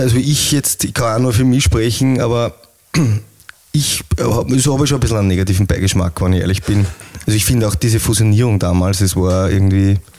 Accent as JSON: {"language": "German", "town": "Leonding", "region": "Upper Austria", "country": "Austria", "said": "ich komme eigentlich aus Leonding, so Vorstadt von Linz."}